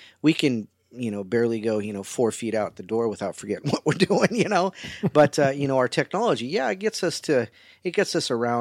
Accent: Missouri, United States; it's like I'm from Missouri, the show me state, you know, you got to show me, give me the proof

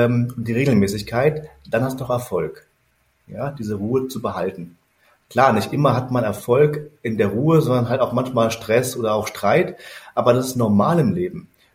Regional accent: Berlin, Germany; born there; Ja, ich bin in Berlin geboren

